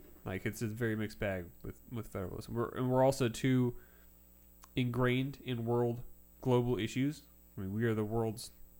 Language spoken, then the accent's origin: English; Texas, United States; accent: Texas; I wouldn't move to France and keep speaking English with my Texas accent.